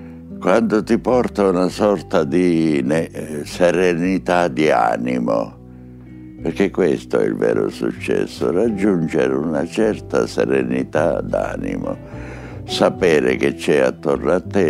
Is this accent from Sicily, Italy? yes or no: yes; Sicily, Italy; moved away as an adult; now in Rome, Italy; Poi, capisci, pur di andarmene dalla Sicilia